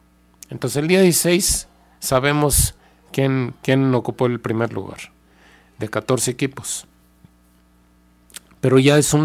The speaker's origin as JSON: {"language": "Spanish", "region": "Jalisco", "country": "Mexico", "said": "y de México nada más nosotros somos de Jalisco."}